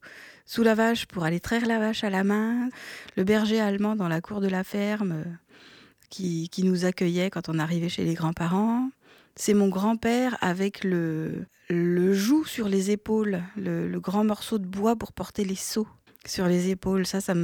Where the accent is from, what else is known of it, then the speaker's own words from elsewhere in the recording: Normandy, France; Je suis née dans la Manche, dans le sud de la Manche.